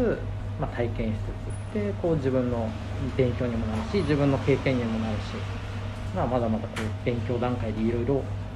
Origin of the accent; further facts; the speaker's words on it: Utsunomiya, Tochigi, Japan; 自分も、まあ、宇都宮出身ですし